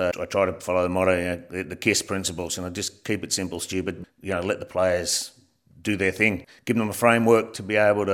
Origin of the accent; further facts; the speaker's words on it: Australia; it kills me as an Australian to say it